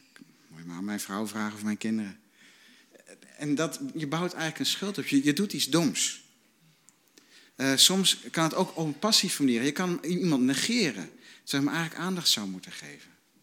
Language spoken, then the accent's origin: Dutch; Netherlands; Nee, wist je dat wij als Nederlanders allemaal 404.000 miljoen euro schuld hebben? Dat is gewoon onze schuld als land.